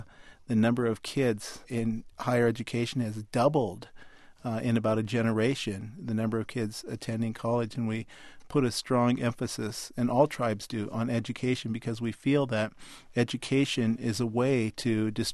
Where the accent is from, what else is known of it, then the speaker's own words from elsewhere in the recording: Washington, United States; Yes, I am. I am from Washington, and the Seahawks are going to be the next Super Bowl winners.